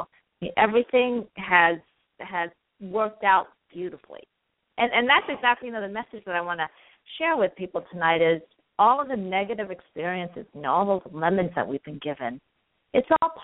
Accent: Taiwan; also born or lived in Los Angeles / New York; now in United States; I may have an Italian last name, but I am Asian, and I came here from Taiwan, and living in Los Angeles, and then living in New York

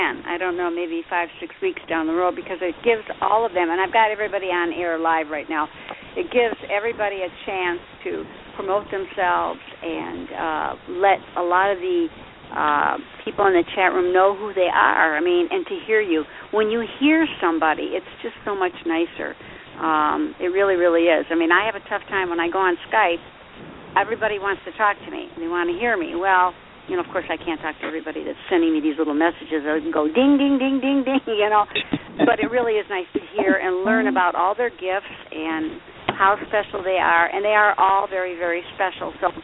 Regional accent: South Carolina, United States; I want to impress everybody that I am from South Carolina, and I'm proud of that.

